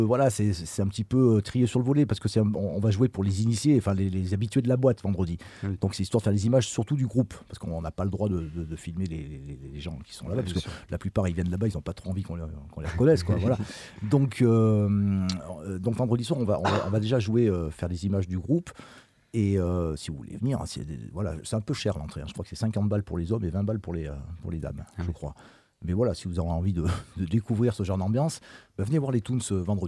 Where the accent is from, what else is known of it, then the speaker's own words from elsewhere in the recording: Die, Auvergne-Rhône-Alpes, France; born there; comme moi, je suis né à